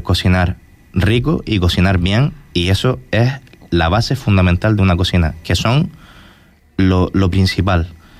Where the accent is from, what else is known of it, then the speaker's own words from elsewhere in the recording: Gran Tarajal, Canary Islands, Spain; Majorero, criado en Gran Tarajal y después pues estudié cocina